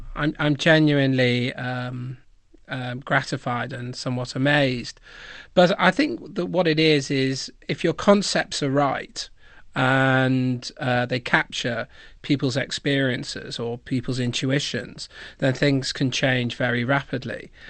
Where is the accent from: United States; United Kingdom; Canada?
United Kingdom; Liverpool, North West England; Well, I grew up in Liverpool in the 1980s, and I saw the consequences of just abandoning whole areas of our country.